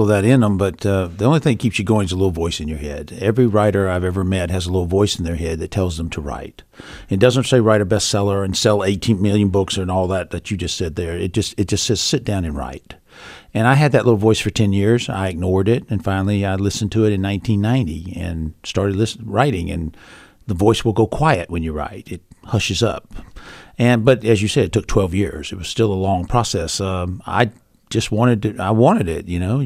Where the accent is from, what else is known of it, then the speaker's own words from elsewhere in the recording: Georgia, United States; moved away as an adult; now in St. Augustine, United States; Well, I was born and raised in Georgia. So I've lived there 54 years. And 4 years ago, we moved to Florida. So we now live in St. Augustine, Florida, which is about 60 miles south of where we lived in Georgia.